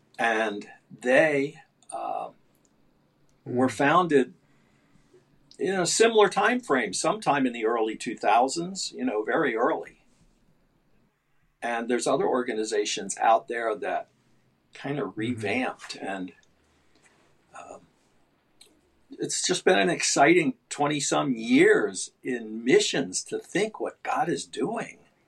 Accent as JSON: {"language": "English", "country": "United States", "said": "why should I, as an American, think that I have the knowledge and experience to walk into a country where I don't even understand the culture"}